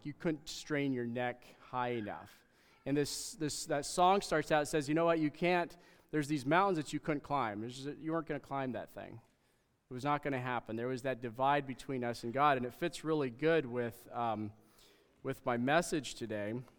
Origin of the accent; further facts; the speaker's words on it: Western Canada, Canada; I grew up kind of in Western Canada, and we'd go for drives.